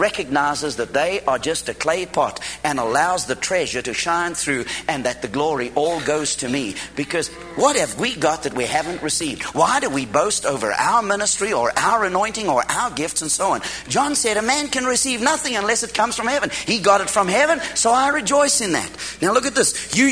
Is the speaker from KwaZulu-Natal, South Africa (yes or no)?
no; Cape Town, Western Cape, South Africa; I am just a little guy who was born and raised in South Africa. I was born in Cape Town, raised.